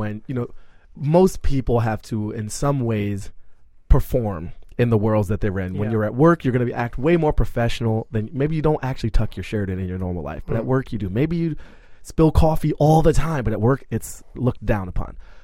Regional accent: Washington, District of Columbia, United States; I grew up in Columbia Heights in Washington, D.C. during the 80s.

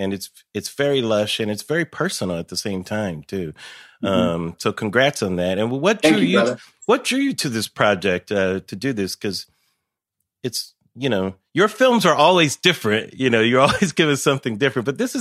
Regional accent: Pomona, California, United States; I'm from LA. I grew up in Pomona, California. My family's from Chicago, though.

